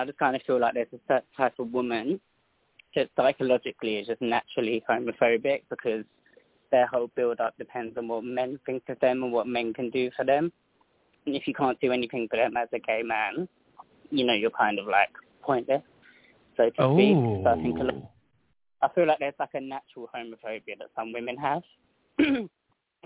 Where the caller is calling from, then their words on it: London, United Kingdom; I'm calling you from London.